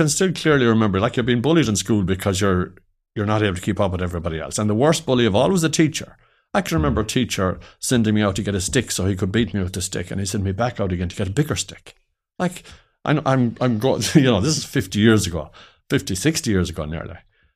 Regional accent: Ballina, County Mayo, Ireland; I was living in Ballinan. I'm from Ballinan, County Mayo.

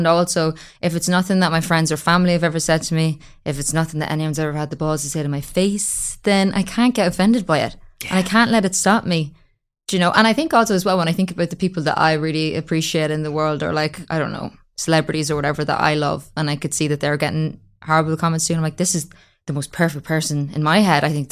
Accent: Ireland

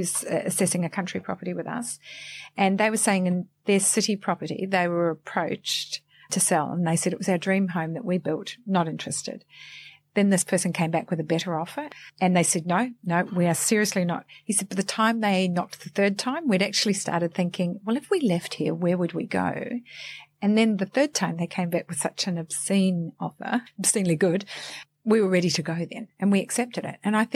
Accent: New Zealand; moved away as an adult

